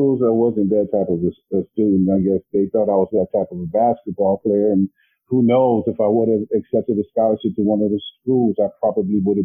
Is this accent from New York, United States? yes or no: no; California, United States; the courses that I took as a freshman growing up in California, then coming to Dayton, and everything was just so different.